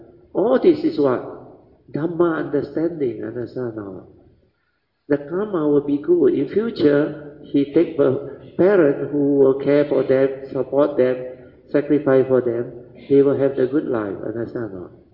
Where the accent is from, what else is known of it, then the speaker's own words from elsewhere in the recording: China; China, mountainous, no. The weather so extreme, no. My hometown, the weather worse than Xinjiang, no.